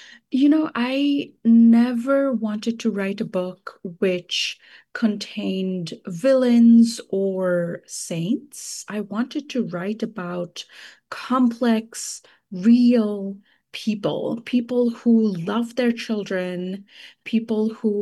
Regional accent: Kolkata, West Bengal, India; A Guardian and a Thief is a novel which is set in a near future Kolkata, India, which is my hometown.

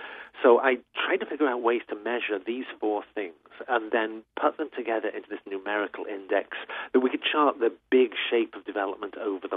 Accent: England, United Kingdom; Like, say, where I grew up in England, through most of history, England is this horrible backward place stuck out on the edge

